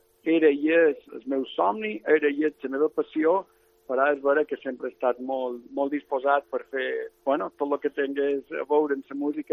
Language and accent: Catalan; Balearic Islands, Spain; Primer, com a mallorquí, com a balear, com a ciutadà d'aquest arxipèlag i d'aquestes illes tan meravelloses